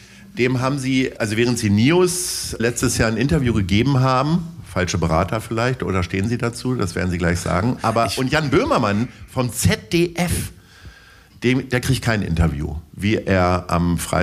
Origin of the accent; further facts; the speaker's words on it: Lower Saxony, Germany; ich komme ja aus der Nähe von Hannover